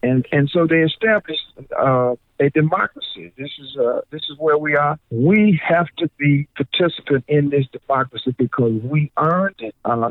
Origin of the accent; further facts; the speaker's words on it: Memphis, Tennessee, United States; I'm from Memphis, Tennessee. My high school was Melrose.